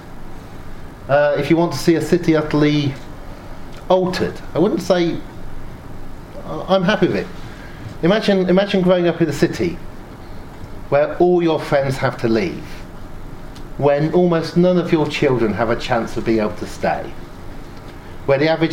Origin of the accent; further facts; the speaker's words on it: Oxford, South East England, United Kingdom; In the town I grew up in Oxford, when I was a child, there were 40,000 car workers making minis, all with families.